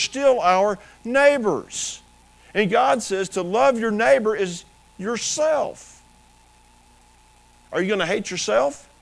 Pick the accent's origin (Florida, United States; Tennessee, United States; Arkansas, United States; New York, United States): Tennessee, United States; Now, out here in West Texas, it's not quite as evident as where I'm from. I'm from West Tennessee, a little bit more evident.